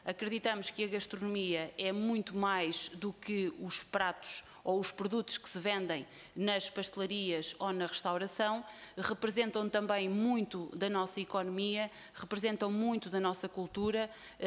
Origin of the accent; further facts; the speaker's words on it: Portugal; a primeira coisa que nós sentimos falta quando saímos de Portugal é precisamente, para além do pai e da mãe, das saudades da família, é as saudades da comida.